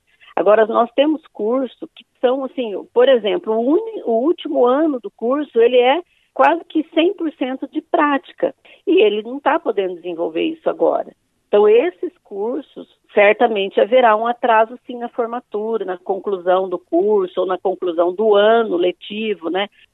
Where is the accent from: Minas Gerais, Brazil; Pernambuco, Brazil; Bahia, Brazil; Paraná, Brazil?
Paraná, Brazil; Bandeirantes; Eu acho que sou cria de Bandeirantes, né? Não nasci em Bandeirantes, mas me criei em Bandeirantes e eu sei que eu devo muito a essa cidade, que eu tenho um carinho enorme.